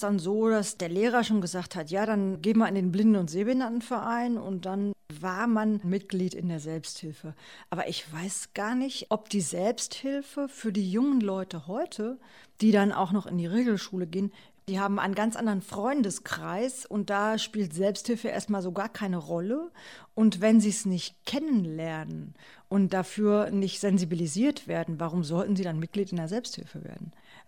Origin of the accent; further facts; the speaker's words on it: East Germany, Germany; Ich selbst bin in der ehemaligen DDR aufgewachsen